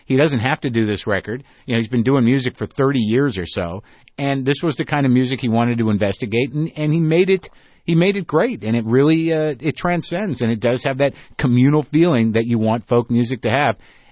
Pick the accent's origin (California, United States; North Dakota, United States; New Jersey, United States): New Jersey, United States; born there; moved away; I was born in New Jersey, but I got out before that became important to become